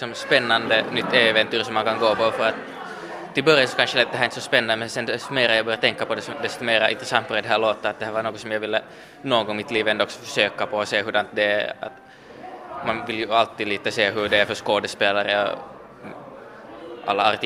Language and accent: Swedish; Finland; min familj är finlandssvensk så jag talar alltid svenska hemma.